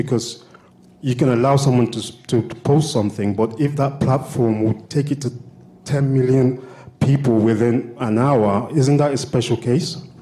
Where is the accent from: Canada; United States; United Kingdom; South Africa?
Canada; I am from Canada, alumnus of the University of London.